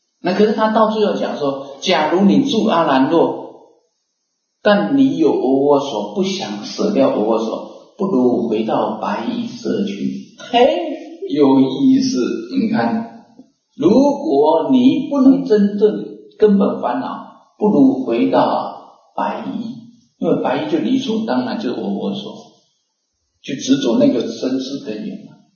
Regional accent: Taiwan; first language Taiwanese Hokkien; Chinese is a second language; 因为我是讲台语的哈，那我下次我每次讲完都想找个机会来讲国语，也可以啊。

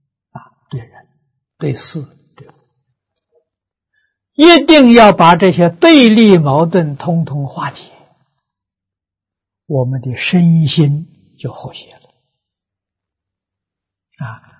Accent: China; 我们中国人是讲和睦相处啊，平等对待。

